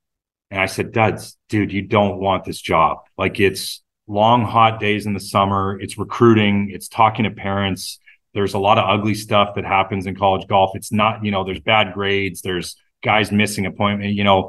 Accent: Oakville, Ontario, Canada; 14-year-old in 1996 out at Glen Abbey watching Dudley Hart win his first PGA Tour event. That was my hometown.

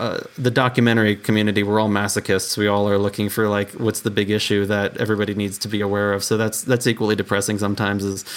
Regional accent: New York, United States; now in Colorado, United States; I was born and raised in New York, and I live in Colorado

